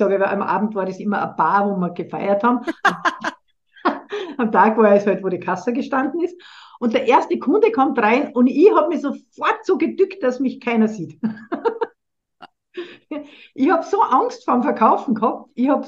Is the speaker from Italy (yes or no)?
no; Salzburg, Austria; Und ich komme ja aus der Stadt Salzburg